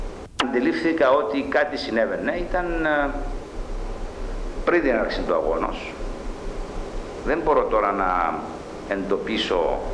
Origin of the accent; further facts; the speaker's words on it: Larnaca, Larnaca District, Cyprus; born there; Γεννήθηκα στη Λάρναγκα, 26 Μαρτίου 1936.